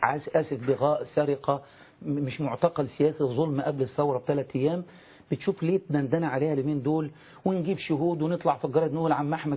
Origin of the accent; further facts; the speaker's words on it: Egypt; بقت أكثر عداوة بالنسبة لنا كمصريين